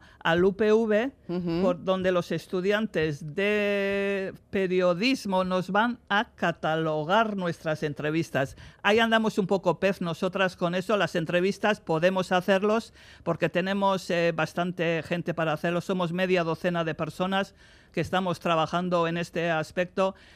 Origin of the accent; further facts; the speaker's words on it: Ingham, Queensland, Australia; Sí, yo soy de Ingham, sí.